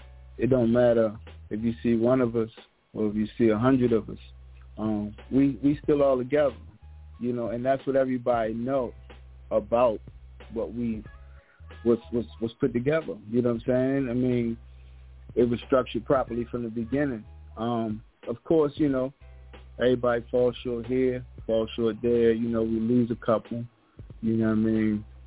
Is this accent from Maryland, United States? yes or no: yes; Baltimore, Maryland, United States; man, born and raised in Baltimore City. Shout out to my city.